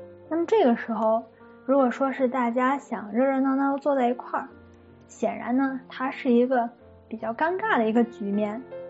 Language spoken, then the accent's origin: Chinese; China; 其实远在新石器时代，我们中国人就已经开始注意在饮食方面的礼仪